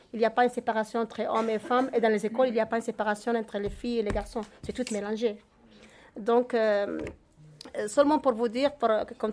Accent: Western Sahara; nous sommes des Sahara occidental, nous ne sommes pas marocains.

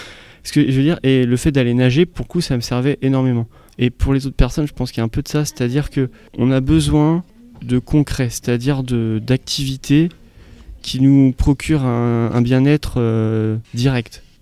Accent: Brittany, France; en Bretagne, bon, parce que je suis breton

